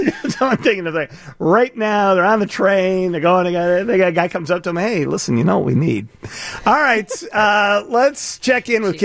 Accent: Chicago, Illinois, United States; I'm a Chicagoan.

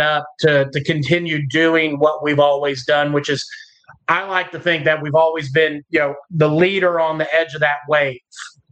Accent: Dickinson, Texas, United States; And then I grew up in Dickinson, right? So between Dickinson, Galveston, Houston, that's kind of, I've always been here. Except for a short stint in second grade, we were in New Orleans

